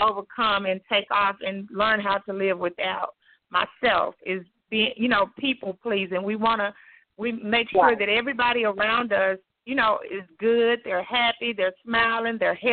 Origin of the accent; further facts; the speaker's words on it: Memphis, Tennessee, United States; now in Houston, United States; Right now I am residing in Houston, Texas, but I am from Memphis. I've been in Houston for about 2 years.